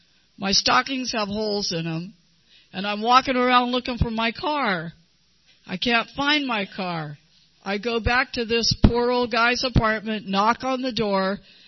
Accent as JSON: {"language": "English", "town": "San Diego", "region": "California", "country": "United States", "tie": "born or raised there", "said": "I grew up here in San Diego. I graduated from Hilltop High School in Chula Vista."}